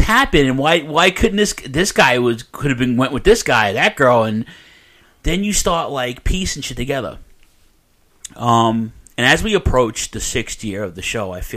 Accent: New York, United States; You know, and New York, listen, I'm from New York.

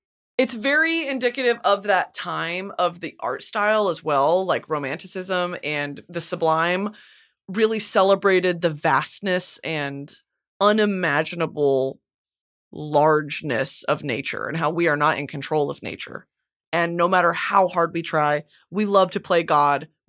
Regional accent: United States; I'm respectful. I'm American.

